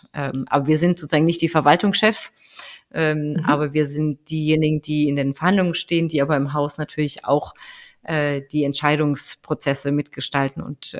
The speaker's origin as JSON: {"language": "German", "town": "Heidelberg", "region": "Baden-Württemberg", "country": "Germany", "tie": "born or raised there", "said": "dann bin ich in Baden-Württemberg, in Heidelberg, das ist meine Heimat."}